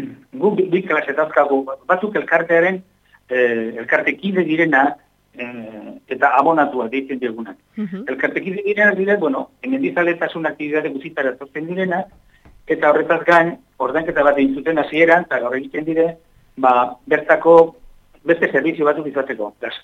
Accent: Lesaka, Navarre, Spain; born there; now in Irun, Spain; Eta nire lezakara sortez izanik ere, irunen bizit naiz.

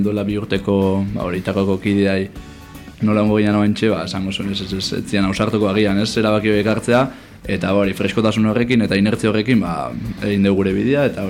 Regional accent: Zarautz, Basque Country, Spain; ni zarauztarra naiz eta beste hirurak Oriokoak

